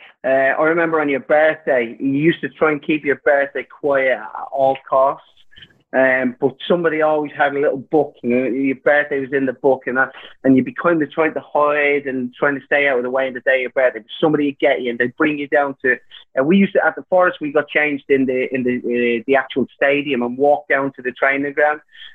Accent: Ireland; Now, listen, me being Irish, I can knock out a shoe at the drop of a hat, so I always done all right.

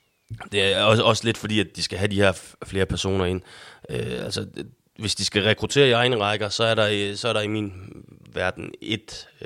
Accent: North Denmark Region, Denmark; det er jo ikke anderledes end, at jeg er nordjyde

